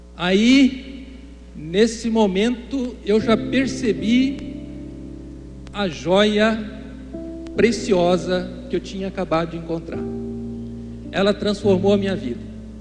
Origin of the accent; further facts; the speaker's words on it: Minas Gerais, Brazil; Eu sou mineiro, eu venho de uma família de 8 irmãos.